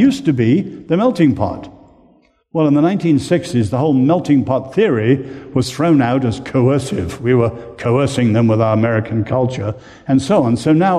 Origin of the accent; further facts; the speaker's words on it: England, United Kingdom; Oh, I'm an Englishman. I have no right or intention to address your upcoming election.